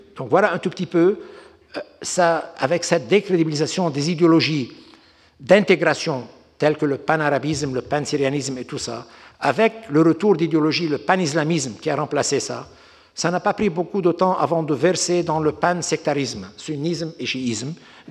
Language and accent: French; Beirut, Beirut Governorate, Lebanon; malheureusement, je viens de Beyrouth, donc.